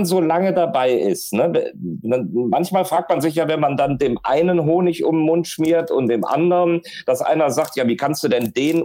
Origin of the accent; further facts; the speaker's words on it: Cologne, North Rhine-Westphalia, Germany; also born or lived in Ulm; Ich bin kein gebürtiger Kölner. Mein Vater ist Kölner, meine Mutter ist Kölnerin, mein älterer Bruder ist Kölner.